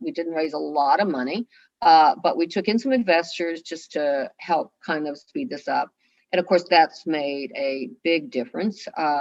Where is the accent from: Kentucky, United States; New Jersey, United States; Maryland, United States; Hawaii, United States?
Kentucky, United States; because I grew up in Eastern Kentucky. I was one of 12 children.